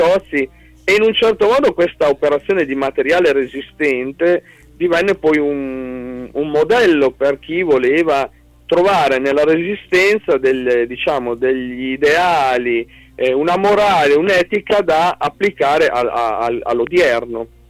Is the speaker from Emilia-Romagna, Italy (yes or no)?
yes; Correggio, Emilia-Romagna, Italy; Io sono di Correggio, una cittadina dell'Emilia Romagna, della provincia di Reggio.